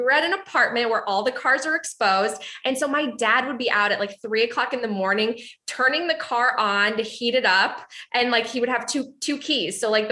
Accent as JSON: {"language": "English", "region": "Illinois", "country": "United States", "tie": "born or raised there", "said": "So growing up outside Chicago, again, I had a really, really great lifestyle, even though my family did not have the means that some of my friends and peers did."}